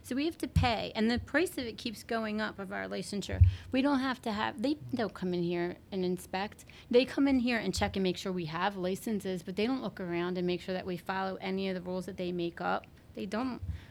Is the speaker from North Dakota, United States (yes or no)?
no; Philadelphia, Pennsylvania, United States; There was no way I was going to not work if they were going to burn my hometown to the ground